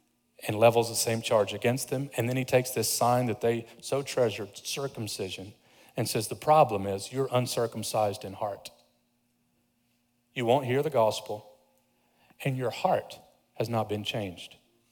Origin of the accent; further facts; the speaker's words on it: Kentucky, United States; I grew up in Kentucky, but I don't have a lot of experience with riding horses.